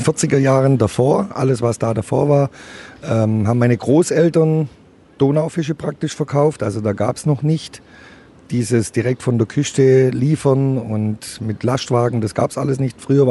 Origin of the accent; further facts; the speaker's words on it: Heilbronn, Baden-Württemberg, Germany; born there; Auch ich bin ein gebürtiger Heilbronner.